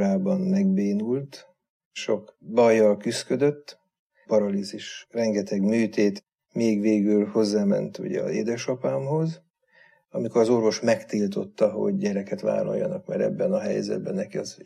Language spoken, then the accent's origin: Hungarian; Vác, Pest, Hungary; Iskolai hitoktatás az elvileg volt, a Vácon a Kőkapu általános iskolába jártam.